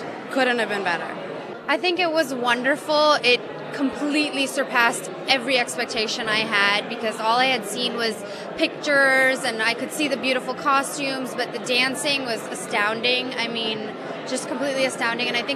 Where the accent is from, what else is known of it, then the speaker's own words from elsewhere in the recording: United States; I grew up in the United States and was raised Christian.